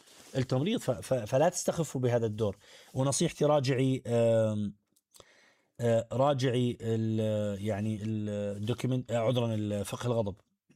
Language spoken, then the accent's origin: Arabic; Morocco; توجه العلماني اجتاح بلدي المغرب، قلت ربما هذا أمر أستطيع أعطي فيه